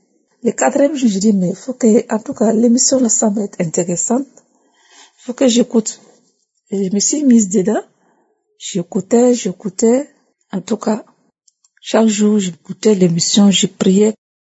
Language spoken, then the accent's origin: French; Burkina Faso; de l'émission Kangoka. Je suis une Burkinabé vivant au Burkina Faso.